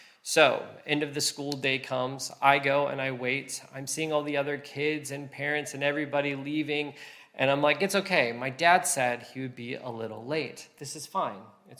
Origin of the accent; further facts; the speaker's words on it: United States; moved away as an adult; now in Liverpool, United Kingdom; I am American, but I've been here 5 years.